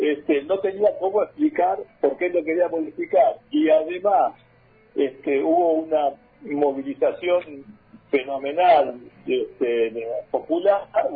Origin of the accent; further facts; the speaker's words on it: Buenos Aires, Argentina; Lo digo yo como porteño, ¿viste?